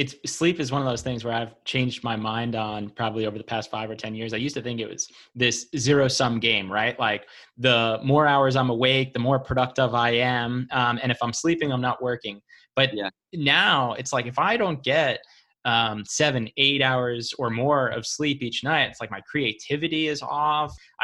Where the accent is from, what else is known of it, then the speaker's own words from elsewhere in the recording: New York, United States; also born or lived in California; I grew up in New York and then spent time in California. Never really felt like I found home until we moved here.